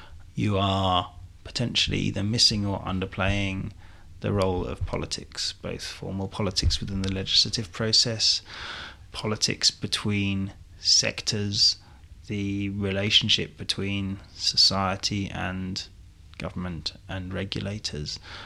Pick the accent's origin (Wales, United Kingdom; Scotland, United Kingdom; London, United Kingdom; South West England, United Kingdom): London, United Kingdom; as a Londoner